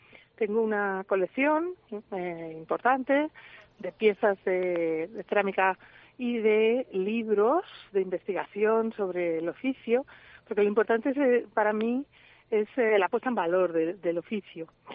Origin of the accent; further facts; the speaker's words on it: Madrid, Community of Madrid, Spain; now in Gallegos de Altamiros, Spain; yo soy una persona de Madrid